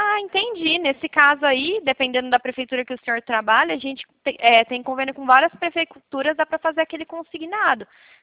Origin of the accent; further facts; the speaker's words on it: Bauru, São Paulo, Brazil; eu sou daqui de Bauru